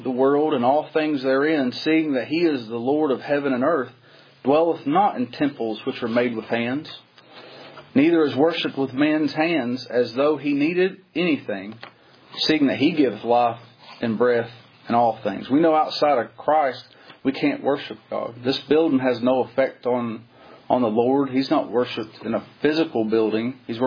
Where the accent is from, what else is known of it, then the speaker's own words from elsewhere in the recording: Canada; oh, no, I'm Canadian.